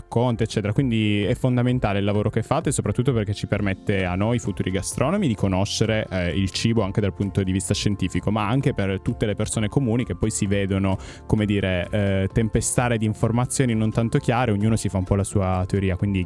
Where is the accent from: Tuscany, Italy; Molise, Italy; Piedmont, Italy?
Piedmont, Italy; Turin; io sono di Torino